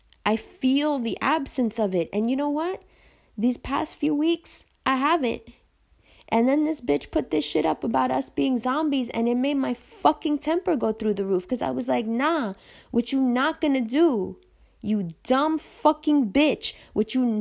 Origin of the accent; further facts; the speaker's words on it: Pakistan; I love Pakistan. I love being Pakistani.